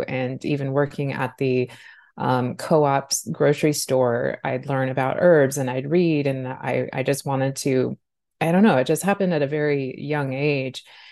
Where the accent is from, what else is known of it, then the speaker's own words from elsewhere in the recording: Alaska, United States; So I grew up in Southeast Alaska in a very rural town.